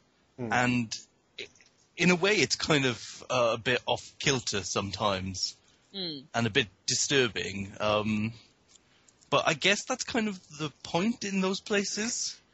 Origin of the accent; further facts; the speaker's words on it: Wales, United Kingdom; I think I like it more because I'm Welsh and can relate to it a bit more.